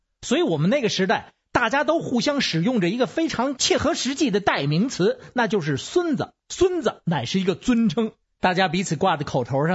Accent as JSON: {"language": "Chinese", "region": "Beijing", "country": "China", "tie": "born or raised there", "said": "是北京出生北京长大的，抱着北京户口，花着北京粮票，拿着北京购货证的北京市公民。"}